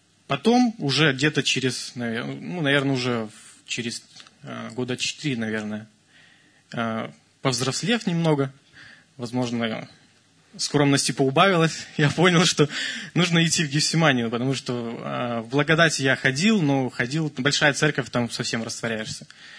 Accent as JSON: {"language": "Russian", "country": "Belarus", "said": "Но мы тоже белорусы в основном, выходцы оттуда."}